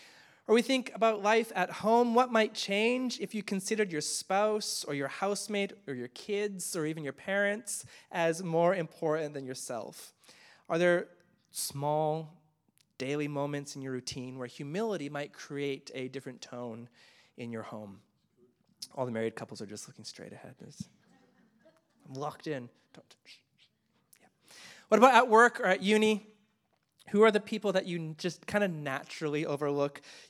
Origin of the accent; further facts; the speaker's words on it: Canada; everything I loved about growing up in Canada